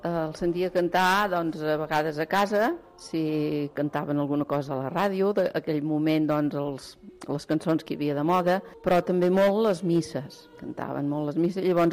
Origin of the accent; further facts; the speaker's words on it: Camprodon, Catalonia, Spain; vaig néixer l'any 47, per tant ara tinc 64 anys, en faré 65. He nascut a Camprodon, he viscut sempre a Camprodon, jo dirigeixo